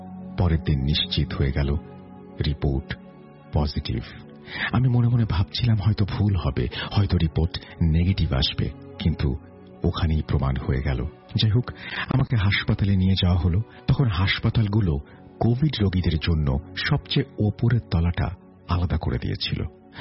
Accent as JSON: {"language": "Bangla", "town": "Narayanganj", "region": "Dhaka Division", "country": "Bangladesh", "tie": "born or raised there", "said": "আমার জন্মস্থান নারায়ণগঞ্জ, আমাদের ফ্যামিলি প্রায় 40-45 বছর ধরে এখানেই থাকে।"}